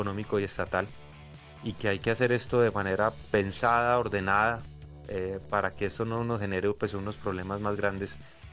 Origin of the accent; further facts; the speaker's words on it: Colombia; no solo como ejecutivo del sector, sino como colombiano